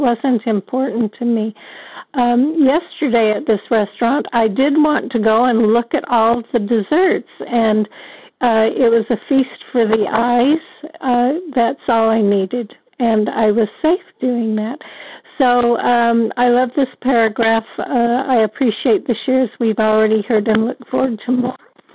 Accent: California, United States; Thank you so much. I'm from California. I'm grateful to be here.

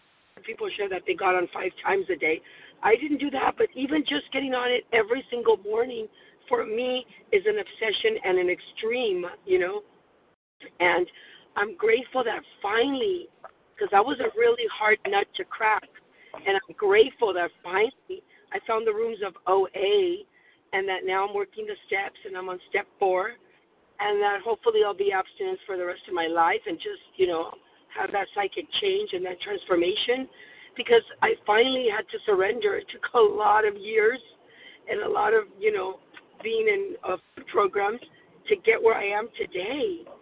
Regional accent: California, United States; I'm from California.

